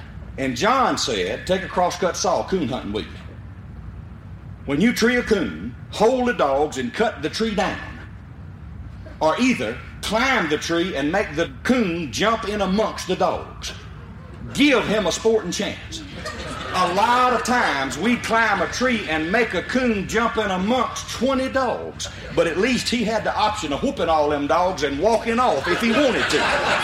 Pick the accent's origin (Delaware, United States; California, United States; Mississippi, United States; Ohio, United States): Mississippi, United States; Liberty; First of all, I want you to know that I come from Route 4, Liberty, Mississippi. Now, that's 12 miles west of Macomb, Mississippi, 65 miles due northeast of Baton Rouge, Louisiana, and 116 miles due north of New Orleans, Louisiana.